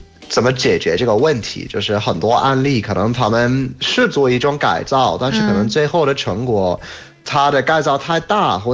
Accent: Harbin, Heilongjiang, China; 因为我当时也是从哈尔滨过来的。

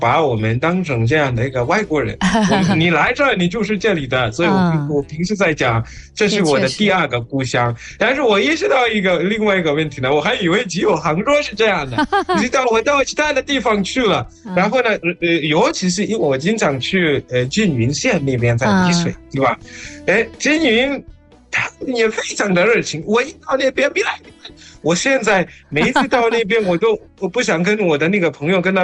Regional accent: Zimbabwe; Chinese is a second language; 感谢大家来收听，

